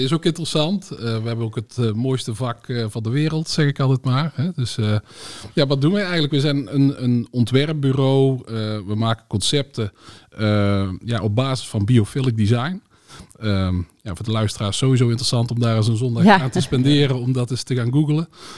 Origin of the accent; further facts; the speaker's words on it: North Brabant, Netherlands; Dus ik kom uit de Brainport-regio.